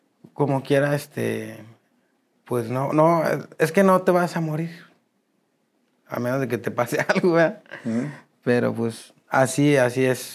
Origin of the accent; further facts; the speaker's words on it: Monterrey, Nuevo León, Mexico; Pero no, como soy de Monterrey, lo voy a tocar una cumbia.